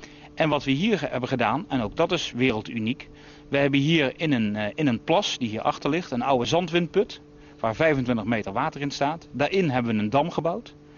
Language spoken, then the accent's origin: Dutch; Netherlands; En dat hebben wij ook als Nederlanders hebben we dat uitgevonden.